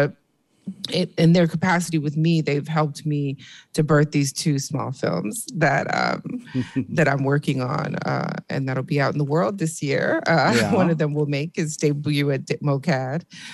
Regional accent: Michigan, United States; I grew up on East Lawn between Charlevoix and Verner.

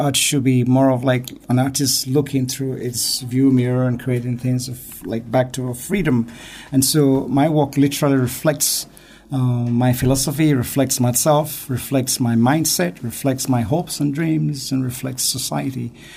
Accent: Nigeria; now in Detroit, United States; You could hear that name. It doesn't sound like something from anywhere in east side, this side, west side. I'm actually from Nigeria.

